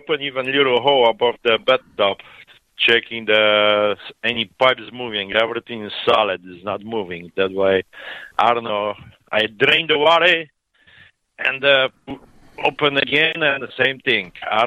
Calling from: Mokena, Illinois, United States; English is a second language

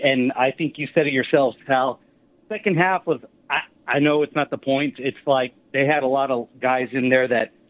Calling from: Houston, Texas, United States; I'm going to start this way because I'm calling from Houston.

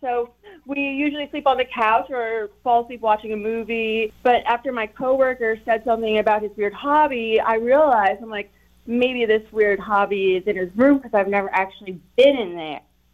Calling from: Chesapeake, Virginia, United States; I am calling from Chesapeake.

